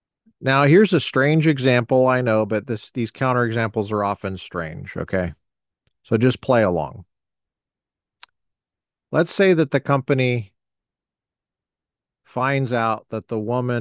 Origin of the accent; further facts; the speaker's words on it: Colorado, United States; I grew up near Martin Marietta. It's in Colorado. It's in Colorado. Well, at least it was when I was growing up.